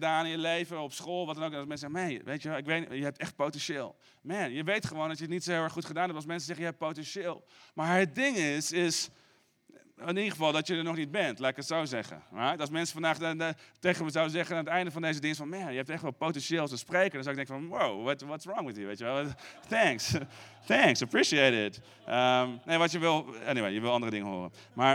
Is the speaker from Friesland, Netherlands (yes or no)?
no; Arnhem, Gelderland, Netherlands; ik ben in Arnhem opgegroeid